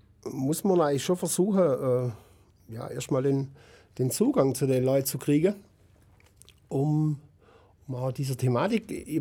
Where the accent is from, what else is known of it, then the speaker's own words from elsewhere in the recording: Göppingen, Baden-Württemberg, Germany; Und ich komme ja ursprünglich aus Göppingen, also fast Nachbar.